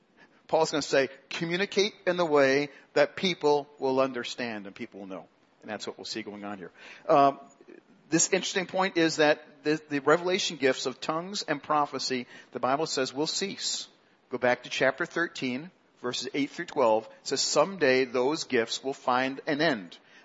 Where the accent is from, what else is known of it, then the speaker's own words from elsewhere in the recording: Queens, New York, United States; Queens, in case you didn't know. Queens is subdivided in a number of sections, and that's Queens, my hometown area.